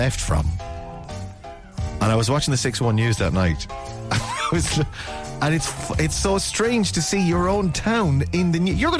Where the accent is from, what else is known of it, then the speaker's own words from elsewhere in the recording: Ballina, Connacht, Ireland; I wasn't in Ballina. I'm from Ballina, Mayo.